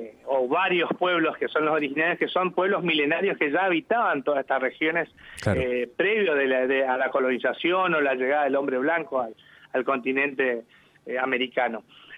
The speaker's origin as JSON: {"language": "Spanish", "region": "Santa Fe", "country": "Argentina", "tie": "born there", "said": "yo provengo de una familia en la que mi padre y mi madre son paraguayos. Ellos emigraron a la Argentina en el año 1968, así que soy argentino, nacido en Santa Fe, pero mis padres son paraguayos, entonces de ahí el acercamiento con el idioma originario"}